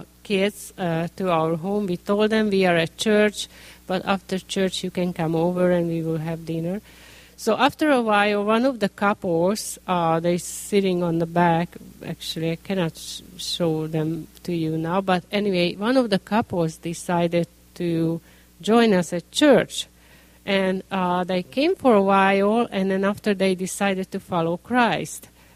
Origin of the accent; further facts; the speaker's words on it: Hungary; English is a second language; So actually, we live in Budapest, but we are not from Budapest. Our family lives south